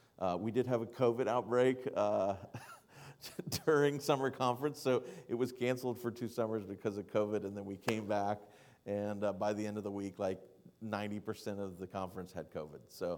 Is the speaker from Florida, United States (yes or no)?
yes; Florida, United States; I grew up in Southwest Florida.